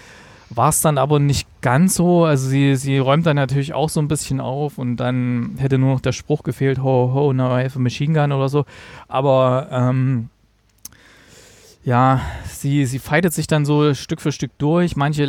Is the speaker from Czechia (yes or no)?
no; Thuringia, Germany; Thüringen, wo ich herkomme, da gab es so einen Fall in Erfurt damals und so.